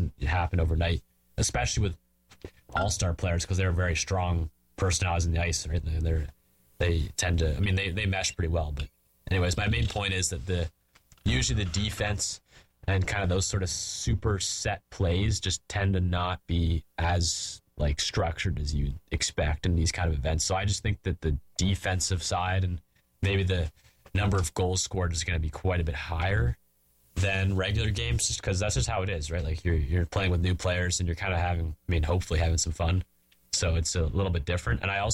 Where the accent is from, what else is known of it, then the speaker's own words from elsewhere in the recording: Canada; So for me as a Canadian player